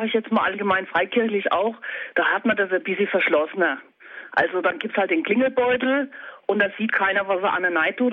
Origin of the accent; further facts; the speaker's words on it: Bavaria, Germany; Also bei uns in Franken ist es so üblich